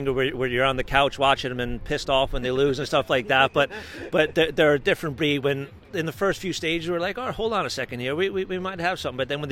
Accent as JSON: {"language": "English", "region": "New York", "country": "United States", "tie": "born or raised there", "said": "growing up in New York and going watching Mayo, being a fan of Mayo and watching all the games, I always took up Gaelic pretty naturally."}